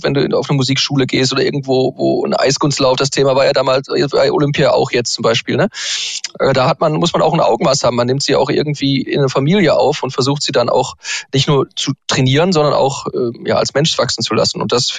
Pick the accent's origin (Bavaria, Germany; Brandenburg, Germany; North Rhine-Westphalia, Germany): North Rhine-Westphalia, Germany; Essen; Ich komme ja auch aus Essen.